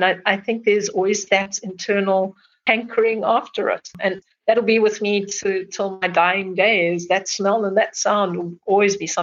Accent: Bulawayo, Zimbabwe; I was born in Zimbabwe in a city called Bulawayo, and it's a very dryland landscape, dryland, thornveld, savanna

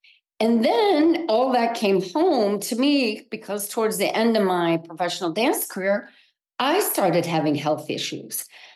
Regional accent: Illinois, United States; So I grew up also in Illinois, which is a very basketball crazy state.

